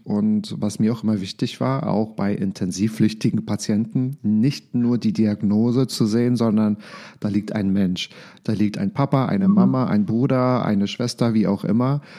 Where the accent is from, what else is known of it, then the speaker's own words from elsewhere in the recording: Berlin, Germany; aus Berlin.